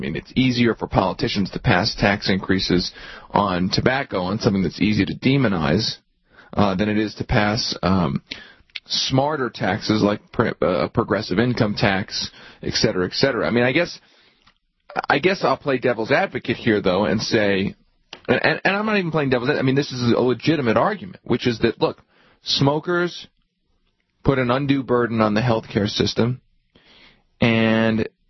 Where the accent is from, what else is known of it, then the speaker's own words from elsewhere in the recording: Philadelphia, Pennsylvania, United States; I grew up in Philadelphia.